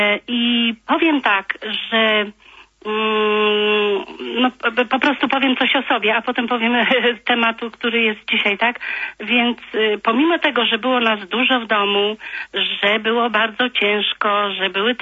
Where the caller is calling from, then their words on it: Olsztyn, Warmian-Masurian Voivodeship, Poland; Kłania się … z Olsztyna.